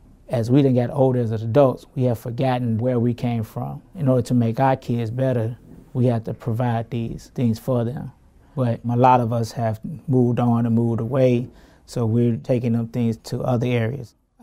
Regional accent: Gary, Indiana, United States; I was born and raised in Gary, Indiana. I grew up on the west side of town on Clinton Street.

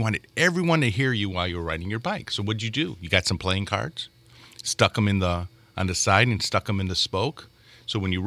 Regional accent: Greece; accent: Greek; That's my Greek there accent. It gets in the way.

